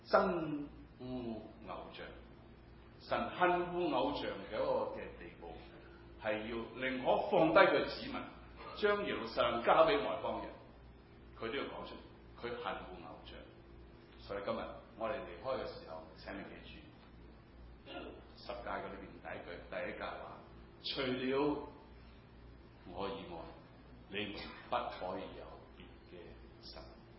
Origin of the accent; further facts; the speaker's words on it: Shanghai, China; 因为我是上海人嘛